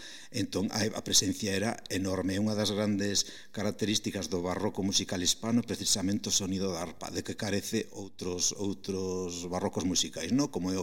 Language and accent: Galician; Santiago de Compostela, Galicia, Spain; porque son de aquí, son de Santiago, de toda a vida